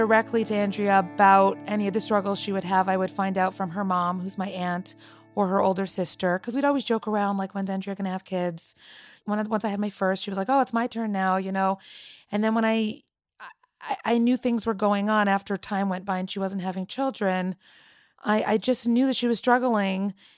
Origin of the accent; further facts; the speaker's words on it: Toronto, Ontario, Canada; I grew up in Toronto, Canada, and I am 31 years old. I am married with two children.